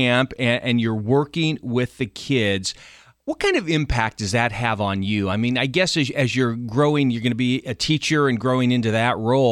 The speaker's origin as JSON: {"language": "English", "town": "Salem", "country": "United States", "said": "You're from Salem. I'm from Salem."}